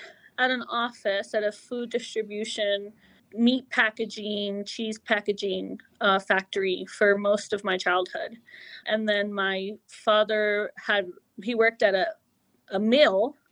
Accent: Pico Rivera, California, United States; also born or lived in Pasadena; Yeah, I grew up in Pico Rivera, California. That is where I went to elementary, middle, and most of high. And, you know, I was born in Pasadena, California, and my family moved there to the Los Angeles area when I was very young.

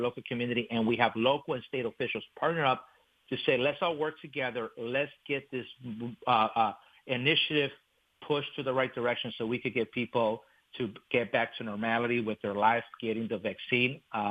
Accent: Chicago, Illinois, United States; moved away as an adult; I'm honored as a Latino myself to work hard for the constituents, born and raised in Chicago, grew up in Pilsen, moved into the region 21 years ago when I got married to my wife, Jackie.

